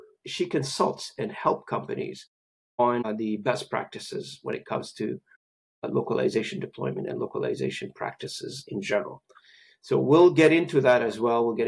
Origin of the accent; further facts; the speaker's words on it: Lebanon; I am originally from Lebanon as well